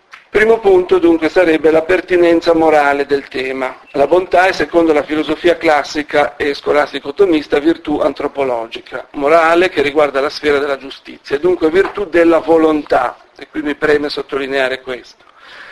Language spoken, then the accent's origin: Italian; Genoa, Liguria, Italy; siccome sono genovese ne ho fatte poche copie